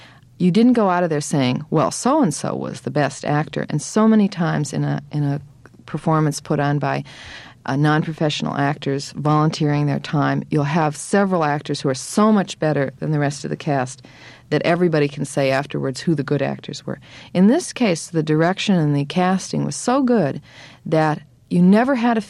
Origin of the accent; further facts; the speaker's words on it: United States; As an American, you begin to feel like blobs of speech are coming out of your mouth.